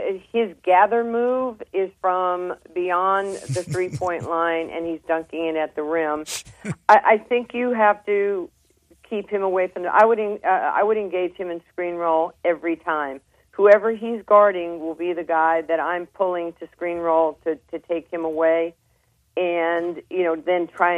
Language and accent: English; New York, United States; because I am a New Yorker